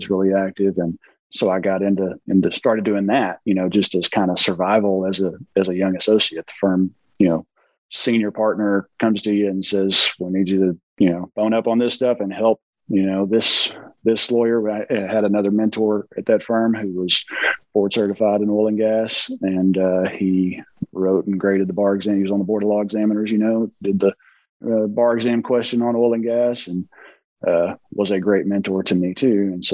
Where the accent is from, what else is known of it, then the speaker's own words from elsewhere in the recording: Fort Worth, Texas, United States; I'm from Fort Worth. My office is in Fort Worth, but I work remote almost 95%+ of the time. Spend kind of split time between Central Texas and West Texas.